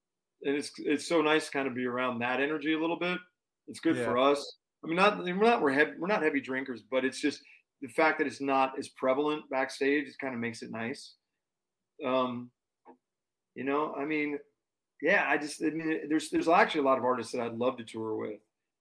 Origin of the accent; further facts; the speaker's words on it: Florida, United States; it's weird because I'm from Florida and the wrestling was huge down in Florida.